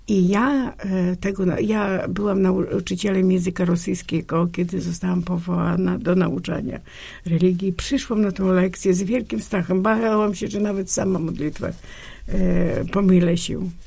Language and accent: Polish; Podlaskie Voivodeship, Poland; ja jestem wielką szczęściarą, bo urodziłem się na skraju Puszczy Białowieskiej, gdzie duchownym był niezwykły i jest teraz ojciec mitrat Mikołaj Szabelan, gdzie szkoła była położona tuż obok cerkwi